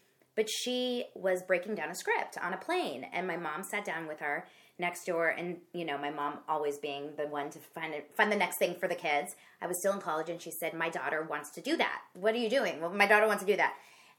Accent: Los Angeles, California, United States; I was raised here in Los Angeles, born and raised.

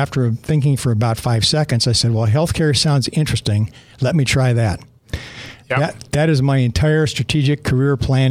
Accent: Detroit, Michigan, United States; but I'm from Detroit, Michigan originally. Grew up in that area, went to college at Michigan State University.

